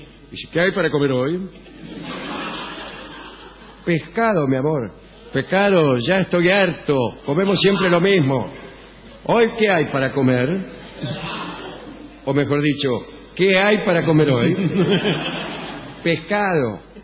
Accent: Huinca Renancó, Córdoba, Argentina; Desde Río Cuarto, Y partiendo hacia Huincarrenancó, mi ciudad de origen.

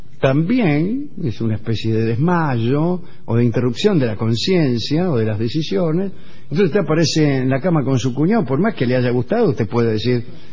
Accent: Brazil; Spanish is a second language; Hace 24 horas que llegué de Brasil. Bueno, estoy en su programa por primera vez. Vine exclusivamente para ver este evento tan comentado en mi país.

